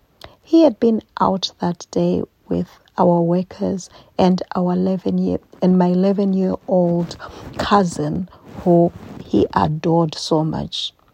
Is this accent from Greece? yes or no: no; Bulawayo, Zimbabwe; in my hometown of Bulawayo, Zimbabwe, the second largest city in Zimbabwe